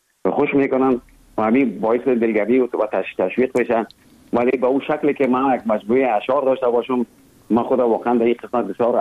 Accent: Kabul, Afghanistan; born there; also born or lived in other provinces; اصلا زادگاه من کابل است، ولی همطور که گفتم زیاد ما در دیگه ولایت هم بودیم

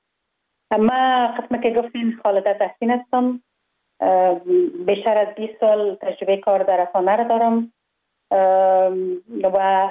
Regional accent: Kabul, Afghanistan; من خوشبختانه در یک خانواده روشن فکر به دنیا آمدم، در شهر کابل در محله کوتی سنگی تولد شدم.

